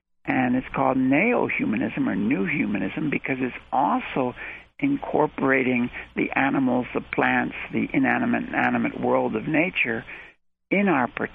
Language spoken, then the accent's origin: English; United States; born there; Sure. I was born in the United States.